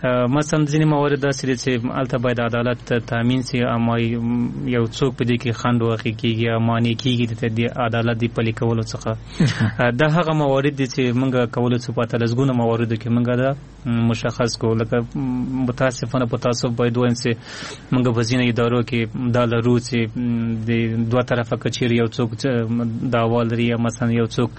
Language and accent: Persian; Afghanistan; همه ما شما افغان هستیم و در این خاک زاده شدیم و در این خاک زندگی میکنیم